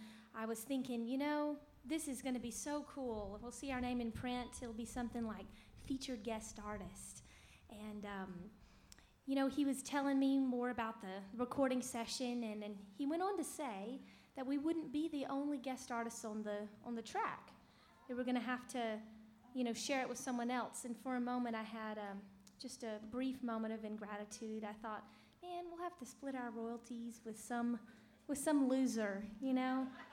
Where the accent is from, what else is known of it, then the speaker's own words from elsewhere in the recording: Texas, United States; we're from Texas.